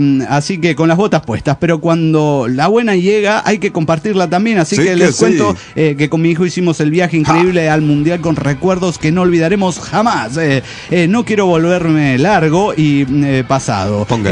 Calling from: Guadalajara, Jalisco, Mexico; de Guadalajara.

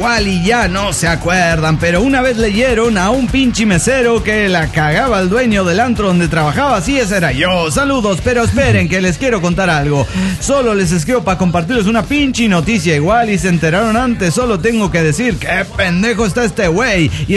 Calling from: Guadalajara, Jalisco, Mexico; Hola, ¿cómo están, amigos? … de Guadalajara, Jalisco, México.

